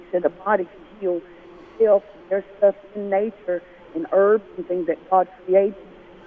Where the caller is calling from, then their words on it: Lumberton, North Carolina, United States; I'm calling from Lumberton, North Carolina.